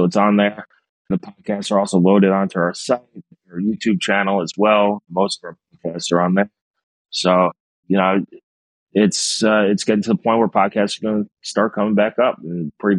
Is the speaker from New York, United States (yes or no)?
yes; New York, United States; And growing up in New York, I went to the U.S. Open, you know, a couple times and saw him.